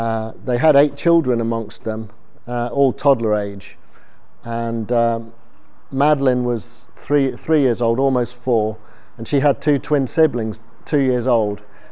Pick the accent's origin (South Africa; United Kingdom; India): United Kingdom; moved away as an adult; I'm British. I moved here 4 years ago